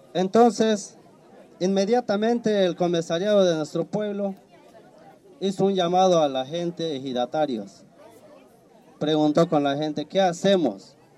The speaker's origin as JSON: {"language": "Spanish", "town": "Tila", "region": "Chiapas", "country": "Mexico", "said": "Nosotros venimos desde Tila, Chiapas."}